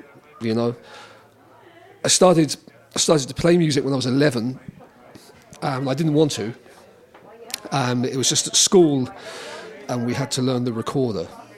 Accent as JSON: {"language": "English", "region": "England", "country": "United Kingdom", "tie": "born or raised there", "said": "So I was brought up in England, but I was brought up culturally Irish."}